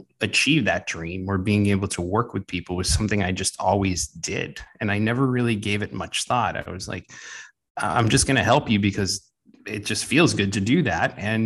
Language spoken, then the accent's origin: English; New England, United States; now in Southern California, United States; But I come from the East Coast, where New England, where we had all the seasons at one point, but we get back there every so often.